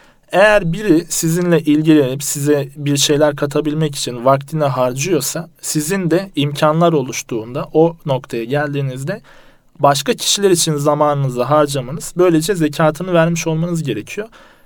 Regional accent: Istanbul, Turkey; Ben aslında doğma büyüme Kasımpaşalıyım. Geçmiş yıla kadar da Kasımpaşa'da ikamet ediyordum.

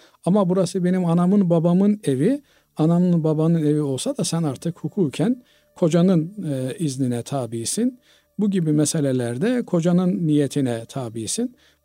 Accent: Bulgaria; moved away as an adult; now in Istanbul, Turkey; annem babam benim Bulgaristan'da orada yaşıyorlar. Ben de orada doğdum, büyüdüm. Sonra İstanbul'a geldim, tahsilimi İstanbul'da yaptım. Burada evlendim, çoluk çocuğum, işim gücüm burada.

